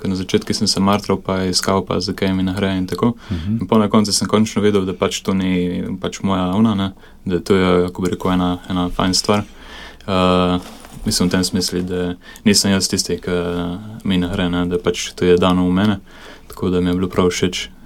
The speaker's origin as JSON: {"language": "Slovenian", "town": "Vipava", "region": "Gorizia", "country": "Slovenia", "said": "Prihajam prav iz Vipave, iz Trha. No, Vipava nikoli ni bila ne vas, ne mesto, ampak en trh."}